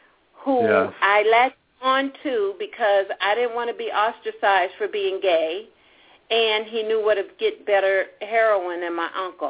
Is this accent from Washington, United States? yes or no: no; Gary, Indiana, United States; if you could help me leave and go back to my hometown in Gary, Indiana